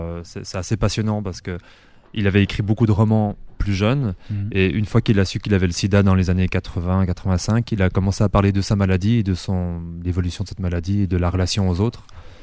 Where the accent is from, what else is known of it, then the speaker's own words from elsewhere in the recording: Martigny, Valais, Switzerland; Je suis valaisan, je suis même de Martigny.